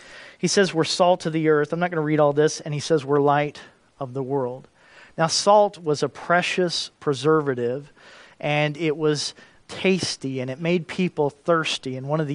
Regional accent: Kentucky, United States; born there; I have some family in Kentucky. I was born in Kentucky.

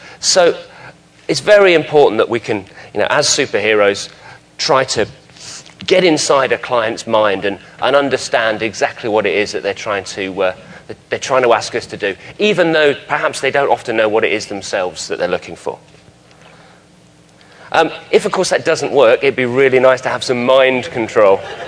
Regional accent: Morecambe, North West England, United Kingdom; When I was growing up in Morecambe, which is a little seaside town on the northwest coast, there was this jetty

